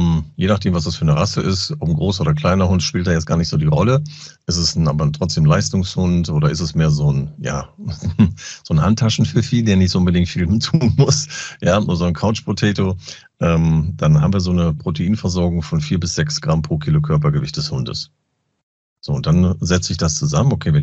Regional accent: Lower Saxony, Germany; ich komme ja aus Ostfriesland.

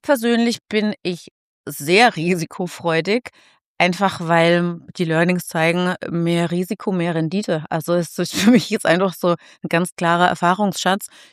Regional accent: Munich, Bavaria, Germany; hier in meiner Heimatstadt München

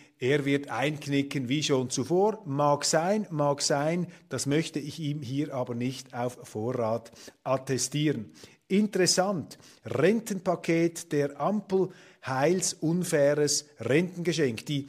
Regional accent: Germany; Kommt überhaupt nicht in Frage, dass wir Marschflugkörper liefern. Das können wir nicht als Deutsche.

